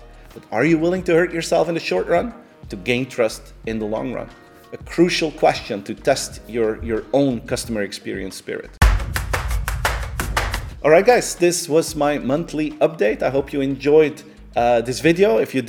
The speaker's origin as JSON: {"language": "English", "country": "Belgium", "second_language": "English", "said": "Most of you know that I am from Belgium, and there we have in Belgium a strong beer culture."}